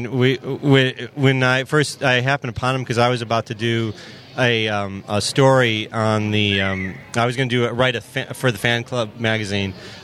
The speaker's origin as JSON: {"language": "English", "town": "Chicago", "region": "Illinois", "country": "United States", "said": "Hey, I'm from Chicago."}